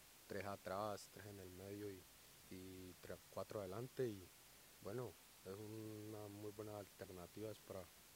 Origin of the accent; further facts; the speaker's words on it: Colombia; Ustedes saben cómo somos los colombianos, somos muy alegres y pues eso nos caracteriza